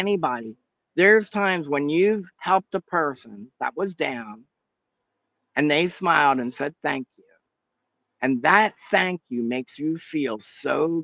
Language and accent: English; Haddonfield, New Jersey, United States; So I grew up in Haddonfield, New Jersey. I'm more comfortable in a trailer park than I am in a mansion for me.